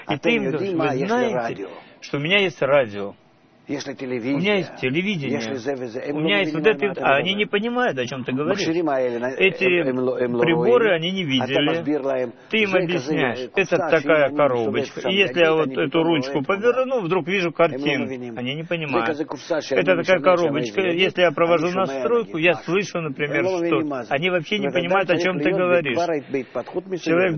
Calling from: Beit Shemesh, Jerusalem District, Israel; из Бет-Шемеша.

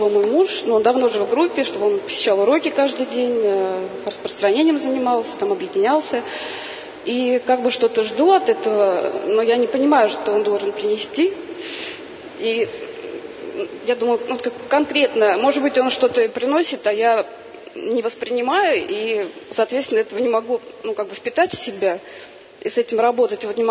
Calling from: Moscow, Russia; я из Москвы.

